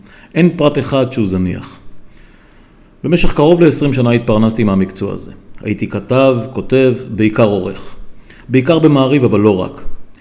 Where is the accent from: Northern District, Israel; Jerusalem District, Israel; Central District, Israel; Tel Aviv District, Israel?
Northern District, Israel; Afula; אני בן 63 עוד מעט. נולדתי וגדלתי באפולה.